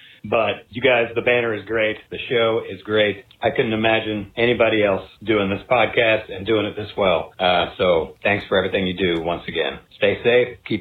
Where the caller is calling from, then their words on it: Oklahoma, United States; I'm calling you from Oklahoma.